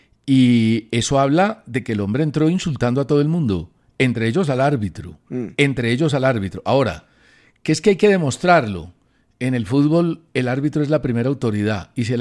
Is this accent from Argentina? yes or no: no; Colombia; porque somos colombianos.